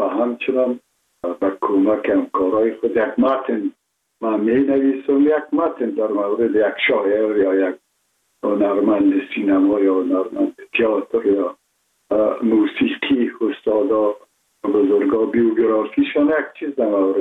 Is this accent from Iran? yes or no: no; Kabul, Afghanistan; من متولد شهر کابل هستم، اصلا تاجک و از شهر کولی کابل که از پدر از کابل هستم.